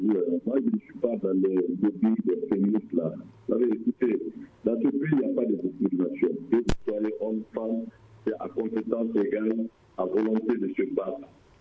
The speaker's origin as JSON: {"language": "French", "country": "Mali", "said": "Mais on est d'accord que tous les Maliens soient associés à ce qui engagera notre pays très rapidement."}